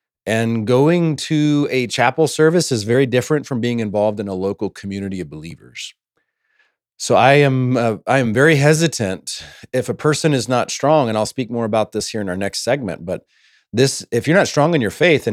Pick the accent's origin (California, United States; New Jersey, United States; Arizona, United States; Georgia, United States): Georgia, United States; Savannah; I grew up in Savannah, Georgia. Jimmy and Todd give me a hard time about that, but it's true nonetheless.